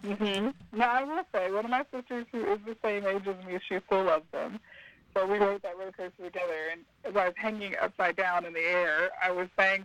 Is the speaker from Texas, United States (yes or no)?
yes; Houston, Texas, United States; also born or lived in Dallas; now in Tyler, United States; I am. I grew up in Houston. I lived in Dallas. So Houston half my life, Dallas half my life, and I've been here in Tyler.